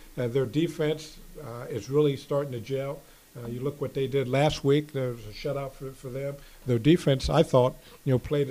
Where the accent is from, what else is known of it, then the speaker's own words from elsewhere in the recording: Cincinnati, Ohio, United States; also born or lived in Kentucky / Germany / New Richmond; Lived there for a little while, about 3 months, actually, before I moved to Germany. But I lived in Ohio, Cincinnati, Ohio, and New Richmond, Ohio, through my high school years.